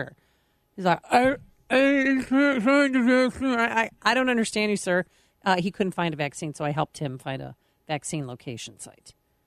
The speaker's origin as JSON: {"language": "English", "town": "Arlington Heights", "region": "Illinois", "country": "United States", "said": "from Arlington Heights."}